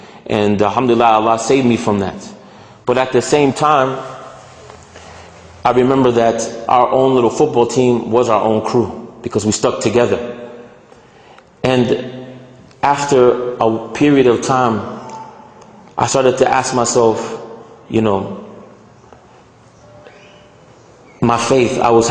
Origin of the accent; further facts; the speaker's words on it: New York, United States; I was born in New York in 1977. And I lived in New York for approximately 11 years.